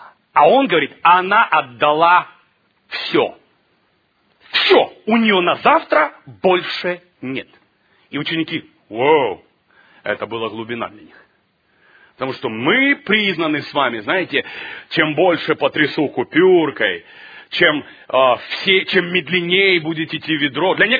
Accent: Ukraine; я сам с Украины, все нормально.

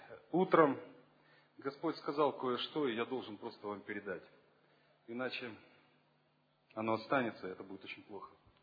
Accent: Kyiv, Ukraine; Я из Киева.

